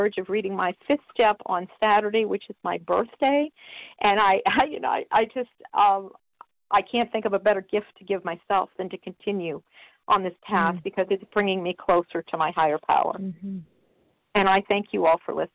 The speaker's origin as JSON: {"language": "English", "region": "New Hampshire", "country": "United States", "said": "I am from New Hampshire."}